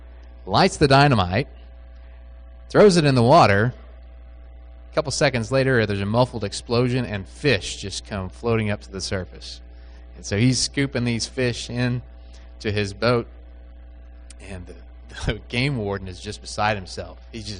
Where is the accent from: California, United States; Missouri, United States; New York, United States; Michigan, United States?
Missouri, United States; I grew up in Missouri, and there was a fisherman on the banks of the Missouri River who could not fish to save his life.